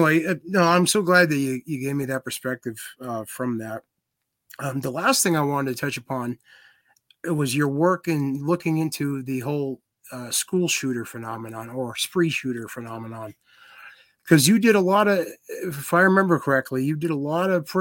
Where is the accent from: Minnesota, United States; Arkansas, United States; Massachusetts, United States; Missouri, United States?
Massachusetts, United States; I was watching live and I'm from Massachusetts